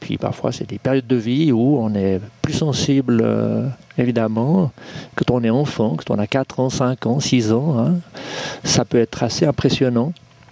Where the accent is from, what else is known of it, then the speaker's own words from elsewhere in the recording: Lausanne, Vaud, Switzerland; now in Bussigny, Switzerland; je suis quand même lausannois. Je suis né à Lausanne et j'y ai vécu 40 ans. Et c'est ensuite, après ces 40 ans, que je suis arrivé à Bussigny